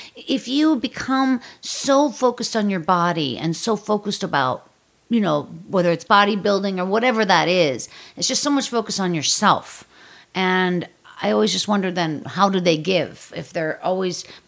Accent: Pittsburgh, Pennsylvania, United States; Because being from Pittsburgh, growing up on the Steelers, like, these were gods.

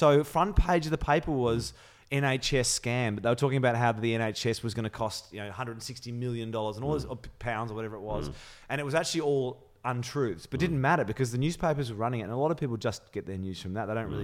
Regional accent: Melbourne, Victoria, Australia; also born or lived in London, United Kingdom; I'm fiercely loyal to Melbourne. I was born in London. I came here when I was six.

